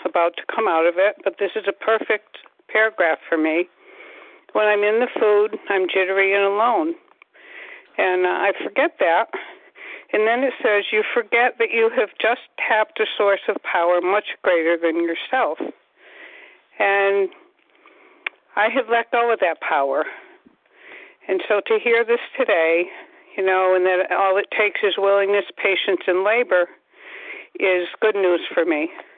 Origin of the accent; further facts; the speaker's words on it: Connecticut, United States; I am from Connecticut, a compulsive overeater.